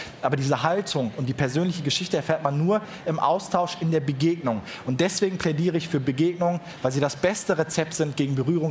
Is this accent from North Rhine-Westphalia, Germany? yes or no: yes; Essen, North Rhine-Westphalia, Germany; Wenn man mich fragt, woher kommst du, sage ich jetzt Essen.